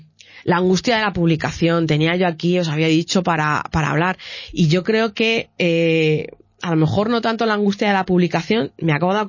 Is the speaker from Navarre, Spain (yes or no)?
no; Salamanca, Castile and León, Spain; mujeres que escribimos, que somos de aquí de Salamanca